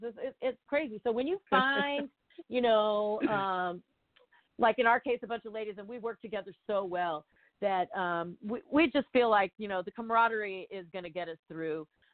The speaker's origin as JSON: {"language": "English", "town": "Houston", "region": "Texas", "country": "United States", "lives_now": "Los Angeles, United States", "said": "Well, we all live here, but I'm originally from Houston, Texas"}